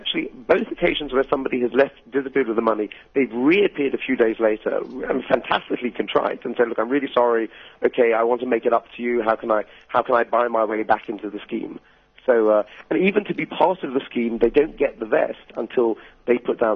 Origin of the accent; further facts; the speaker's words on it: United Kingdom; as a British person, I like things to be very ordered and very punctual and very straightforward.